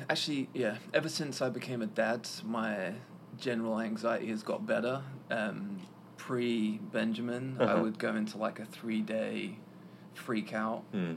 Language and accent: English; London, United Kingdom; From Southeast London. Born and raised.